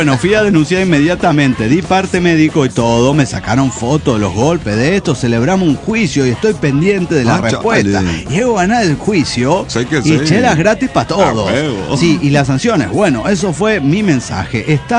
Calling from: Tuxtla Gutiérrez, Chiapas, Mexico; Hola, soy … de Tuzla Gutiérrez, Chiapas, México.

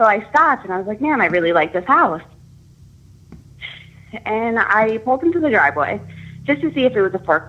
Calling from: New York, United States; I'm calling from New York.

